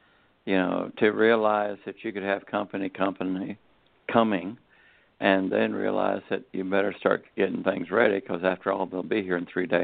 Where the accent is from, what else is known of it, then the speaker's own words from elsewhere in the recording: the South, United States; I said, I'm an American, I'm a Southern American